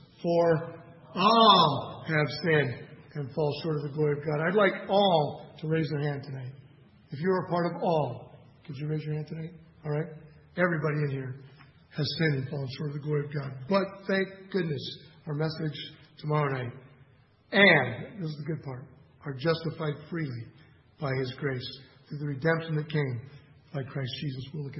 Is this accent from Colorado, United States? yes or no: no; Seattle, Washington, United States; I'm from Seattle.